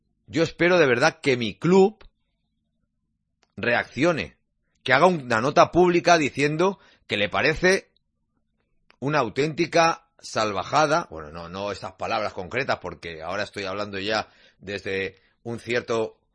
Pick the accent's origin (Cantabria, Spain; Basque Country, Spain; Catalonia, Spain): Catalonia, Spain; Barcelona; yo soy así porque nací en Nou Barris, no nací en Nou Barris, pero me crié en Nou Barris